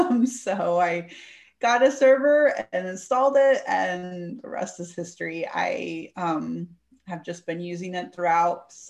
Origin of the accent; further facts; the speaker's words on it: San Jose, California, United States; born there; now in Austin, United States; I was born in Silicon Valley in the San Jose area. And we moved in 2000 to the Austin area. So I say that was moved from Silicon Valley to Silicon Hills.